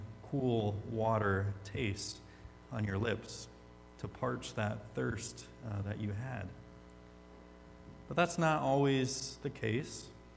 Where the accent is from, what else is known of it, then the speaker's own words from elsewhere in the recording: Michigan, United States; because I'm from Michigan, was in Michigan when this happened